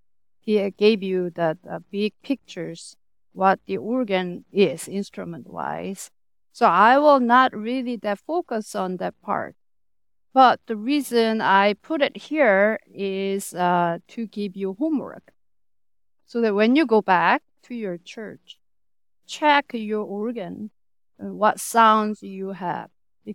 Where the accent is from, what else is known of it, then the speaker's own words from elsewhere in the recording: South Korea; also born or lived in United States; I'm from South Korea. Before that, I got my training in America. Moved back to Korea and came back, 2 years ago.